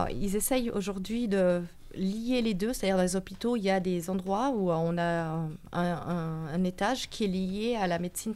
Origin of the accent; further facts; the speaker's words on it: Virieu, Auvergne-Rhône-Alpes, France; Alors, je viens de Virieux